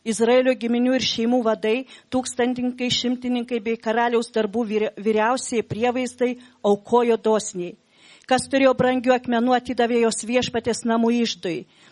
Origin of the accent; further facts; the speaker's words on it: Panevėžys, Panevėžys County, Lithuania; aš galiu pasakyti apie Panevėžio, kadangi mes iš Panevėžio, tai noriu tikrai paliūdyti.